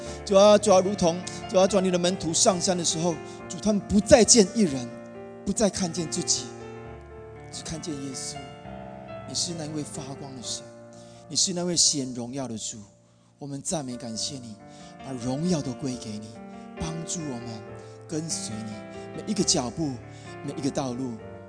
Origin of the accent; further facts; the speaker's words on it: Taiwan; 我跟雪慧，我们从台湾来，那雪慧从小是在印尼长大的华人。那我们本来只是想要路过雪梨哈，第一次来雪梨，来东岸